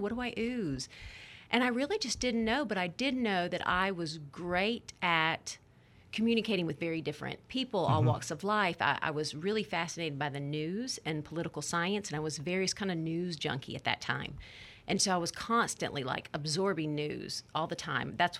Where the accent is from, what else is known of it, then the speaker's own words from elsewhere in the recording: Atlanta, Georgia, United States; I tell people, I'm like, I'm from Atlanta. I can't help it. This is how I drive.